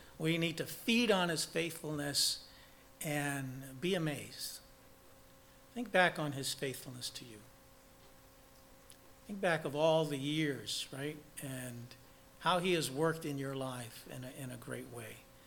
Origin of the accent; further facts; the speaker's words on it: New Hampshire, United States; I grew up in New Hampshire, in northern New Hampshire, and we were right at the foot of a mountain.